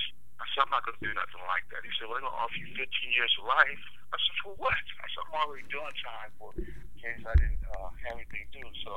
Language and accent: English; Los Angeles, California, United States; You know, I grew up in Los Angeles.